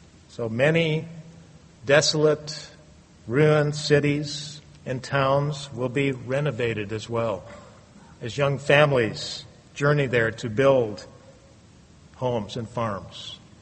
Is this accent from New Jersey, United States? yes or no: no; Wisconsin, United States; And I grew up in Wisconsin. It was nice and flat there, you know.